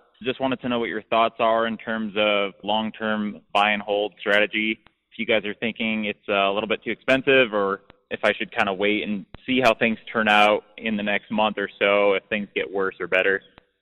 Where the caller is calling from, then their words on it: Denver, Colorado, United States; I'm calling from Denver, Colorado. I'm 27 years old